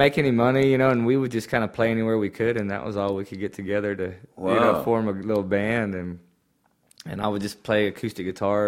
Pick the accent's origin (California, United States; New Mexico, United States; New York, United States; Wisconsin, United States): New Mexico, United States; Hobbs; born there; I was born in Hobbs, New Mexico, a little town in southeastern New Mexico, and moved around a lot growing up. My family was a ranching family out there